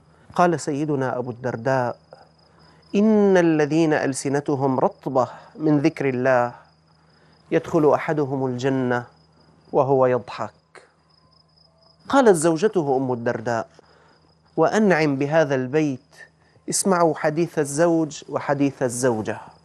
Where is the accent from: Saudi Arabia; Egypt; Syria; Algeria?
Syria; عندنا في الشام يقولون بع الدار واشتري الأذكار